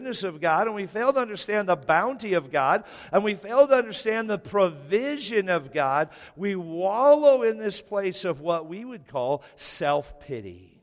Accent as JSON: {"language": "English", "region": "Washington", "country": "United States", "tie": "born or raised there", "said": "And now, I grew up in Washington. And when it rains, I'm not thankful. So I'm thankful to live here."}